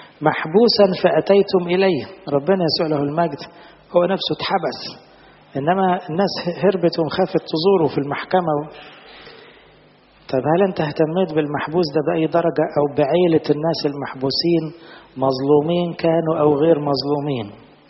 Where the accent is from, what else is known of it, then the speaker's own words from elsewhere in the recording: Egypt; ناس عندنا في مصر ممكن تلاقي جلابيته على اللحم